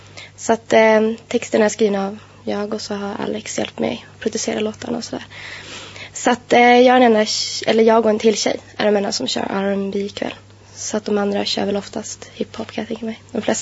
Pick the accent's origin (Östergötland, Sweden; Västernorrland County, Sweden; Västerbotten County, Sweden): Västerbotten County, Sweden; Skellefteå; now in Uppsala, Sweden; Det är alltså jag kommer från Skellefteå upp i norr till exempel.